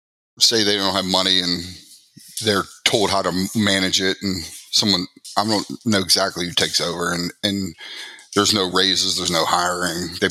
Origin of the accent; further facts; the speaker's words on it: McKees Rocks, Pennsylvania, United States; So I grew up in right outside of Pittsburgh in a town called McKees Rocks. It's probably 10 minutes from downtown Pittsburgh. Small steel mill town.